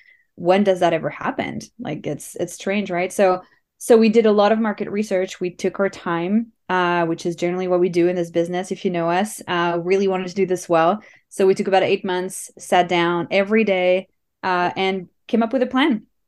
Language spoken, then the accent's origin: English; France; now in Canada; I'm from France originally. I came to Canada in 2010.